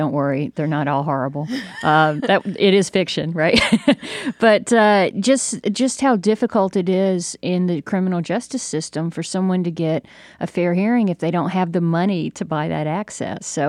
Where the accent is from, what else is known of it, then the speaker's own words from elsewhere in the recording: Jonesboro, Georgia, United States; I mean, people know I grew up in Jonesboro, about 45 minutes from Atlanta, during the time of the Atlanta child murders.